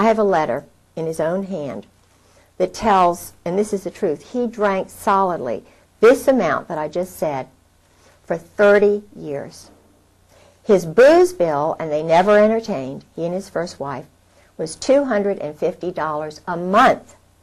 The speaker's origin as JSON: {"language": "English", "region": "Scotland", "country": "United Kingdom", "said": "I'm a Scottish grandmother, and I was working as assistant director of the Chamber of Commerce."}